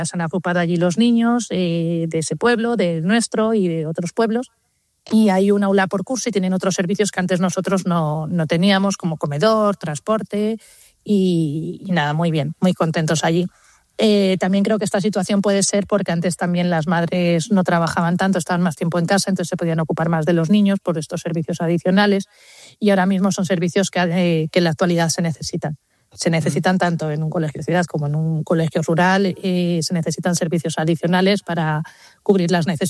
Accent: Castile and León, Spain; Yo vivo en un pueblo de Segovia y yo de pequeña iba, bueno, yo soy del año 86, de pequeña iba a un cole rural aquí en mi pueblo

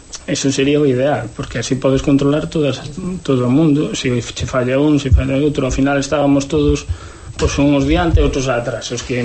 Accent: Barreiros, Galicia, Spain; eu son de, sí, son de Barreiros, de Benquerencia, de parroquia, pero estudiei nas Moixas en Ribadeo.

